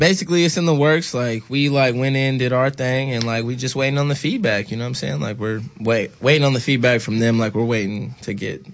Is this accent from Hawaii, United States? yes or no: yes; Hawaii, United States; now in San Francisco, United States; and I'm from Hawaii. I moved from Hawaii to San Francisco and met their partner, Nick Stewart.